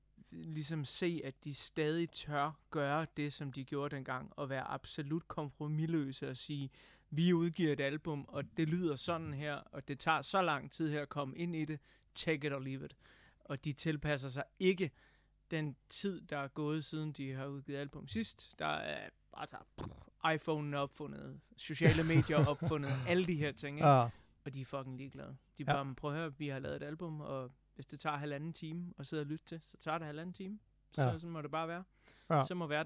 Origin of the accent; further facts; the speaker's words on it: Tåsinge, Region of Southern Denmark, Denmark; Jeg er født og opvokset på Sydfyn, en lille ø, der hedder Tåsinge, født i 1980. For dem, der kan have hovedregning og ved, at jeg er født i slutningen af august, så vil de vide, at jeg snart fylder 40.